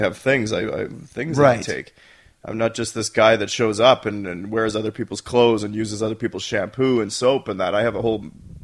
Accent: Winnipeg, Manitoba, Canada; When we were kids growing up in Winnipeg...

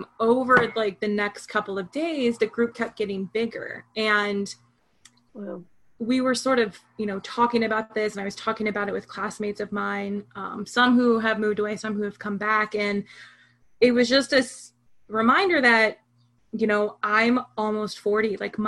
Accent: Hudson, Ohio, United States; I grew up in Hudson. So I'm like on the other extreme from, yeah.

